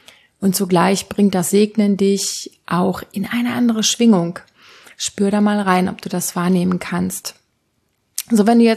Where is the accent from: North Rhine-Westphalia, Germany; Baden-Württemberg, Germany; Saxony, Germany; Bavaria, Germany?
North Rhine-Westphalia, Germany; Bottrop; born there; das war letzten Sommer auf dem Stadtfest in Bottrop, das ist ja mein Geburtsort